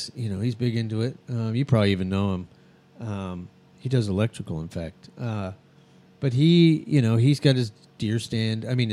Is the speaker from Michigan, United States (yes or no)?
no; New Mexico, United States; also born or lived in San Diego; I never been. I didn't grow up here. I grew up in New Mexico. Nobody hunted out there, and then I was moved here from